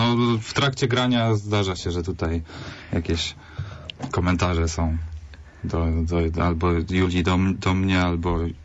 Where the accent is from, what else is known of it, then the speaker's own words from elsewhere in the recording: Szczecin, West Pomeranian Voivodeship, Poland; Ja ze Szczecina pochodzę, tak.